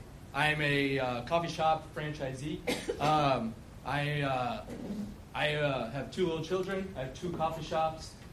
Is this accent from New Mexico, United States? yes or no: no; Champaign, Illinois, United States; also born or lived in Wisconsin; I'm actually from Champaign, Illinois. I am from Champaign.